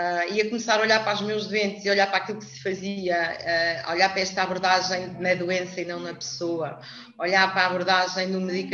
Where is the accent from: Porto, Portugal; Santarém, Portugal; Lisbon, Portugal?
Lisbon, Portugal; vendi a farmácia do Alentejo e comprei uma farmácia em Lisboa, porque eu sou de Lisboa e, portanto, vim para Lisboa